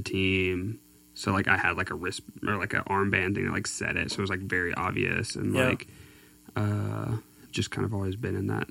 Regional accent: Tyler, Texas, United States; I'm from Tyler, Texas.

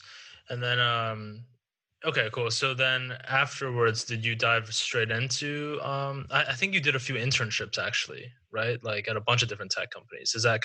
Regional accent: Wisconsin, United States; I grew up in Wisconsin

